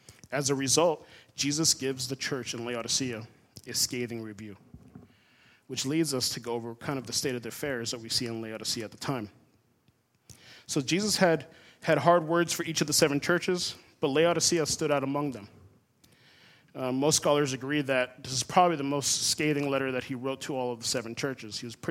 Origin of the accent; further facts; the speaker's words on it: Florida, United States; Now, I grew up in Florida. Brackish water is pretty common there, growing up in the swamps and stuff like that.